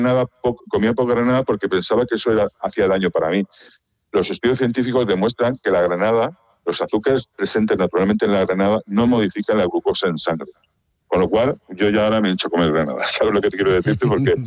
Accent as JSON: {"language": "Spanish", "town": "Elche", "region": "Valencian Community", "country": "Spain", "lives_now": "Murcia, Spain", "said": "Yo soy de Elche, ¿vale? Mi proyecto nació en Elche. Y bueno, pues ahora mismo estoy en Murcia"}